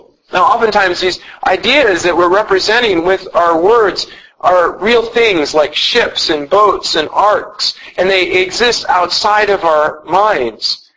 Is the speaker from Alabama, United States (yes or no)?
no; Iowa, United States; I gave up quickly because, well, I'm from Iowa. And in Iowa, if you have something floating on the water, it's a boat.